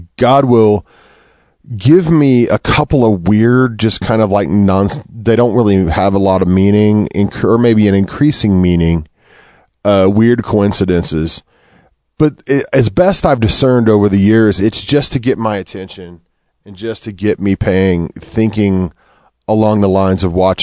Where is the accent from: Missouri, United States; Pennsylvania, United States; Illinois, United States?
Missouri, United States; some people I was right behind in line in LaGuardia who are from my hometown in Missouri.